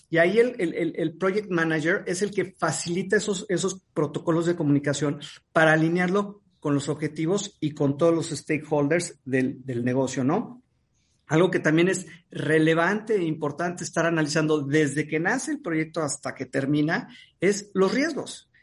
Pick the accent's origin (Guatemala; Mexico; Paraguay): Mexico; como buenos mexicanos